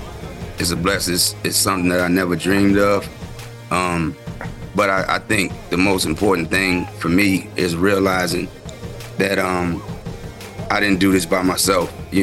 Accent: Virginia, United States; You know, I'm from Virginia, so I used to love

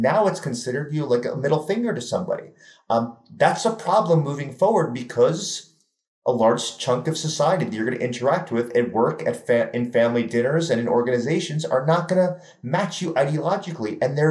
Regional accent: New York City, New York, United States; I mean, I'm from New York City.

